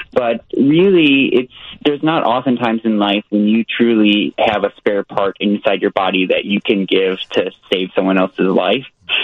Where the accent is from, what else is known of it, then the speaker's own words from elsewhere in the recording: Naperville, Illinois, United States; We grew up in Naperville, so blessed to grow up there.